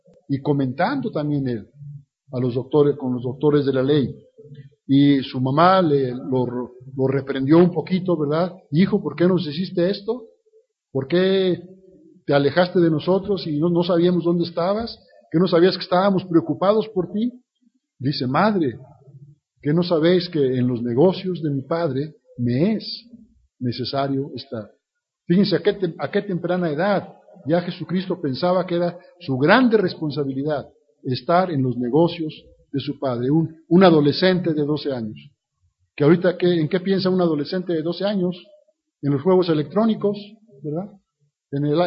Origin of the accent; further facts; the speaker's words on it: Mexico; also born or lived in Chihuahua / Guadalajara; yo salí de México realmente, pero estuve muchos años en Chihuahua, 12 años sirviendo a la congregación de Chihuahua y 8 años y medio en la de Guadalajara